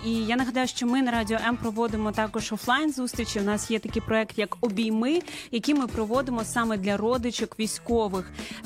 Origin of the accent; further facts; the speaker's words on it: Izmail, Odesa Oblast, Ukraine; а хто зі мого рідного міста привітається? Я з Ізмаїла з Одеської області.